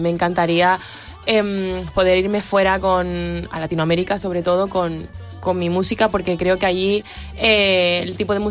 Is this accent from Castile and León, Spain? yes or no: no; Canary Islands, Spain; Cuando voy a un sitio y cuando vuelvo a casa al final, sé que en Canarias es otro rollo.